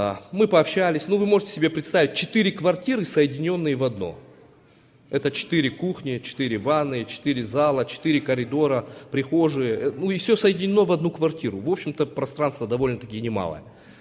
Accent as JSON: {"language": "Russian", "region": "Ossetia", "country": "Russia", "tie": "born or raised there", "said": "И вот он узнает, что я, тоже родом из Осетии, вызывает, мы с ним поговорили немножко так вот."}